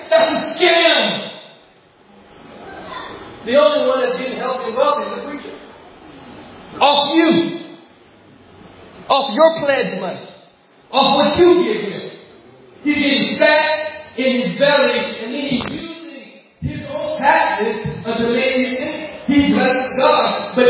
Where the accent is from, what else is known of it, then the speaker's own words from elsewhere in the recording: California, United States; You know how I know? I'm from California.